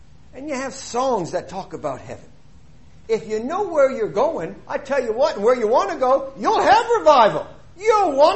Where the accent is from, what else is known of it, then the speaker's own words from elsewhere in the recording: Canada; Maybe because I was raised in Canada, a lot of snow.